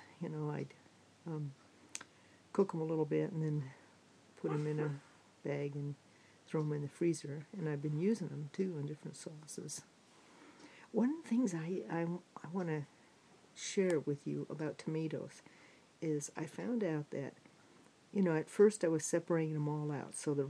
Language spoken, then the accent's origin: English; California, United States; And I'm from Southern California, and the weather here has been nice.